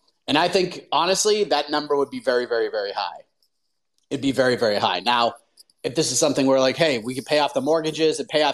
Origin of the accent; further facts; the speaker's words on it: Boston, Massachusetts, United States; And growing up in the Boston area, I have been in enough fights.